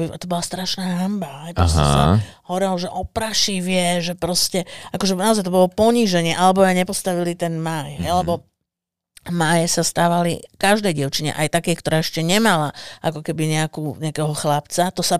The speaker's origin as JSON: {"language": "Slovak", "town": "Bratislava", "region": "Bratislava Region", "country": "Slovakia", "said": "napríklad ja som z Ružinova"}